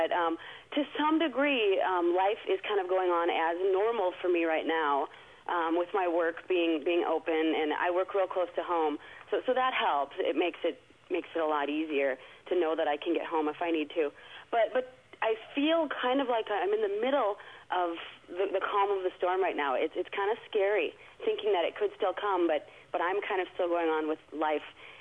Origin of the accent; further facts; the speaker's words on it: North Fond du Lac, Wisconsin, United States; now in San Marcos, United States; I am. I'm originally from North Fond du Lac.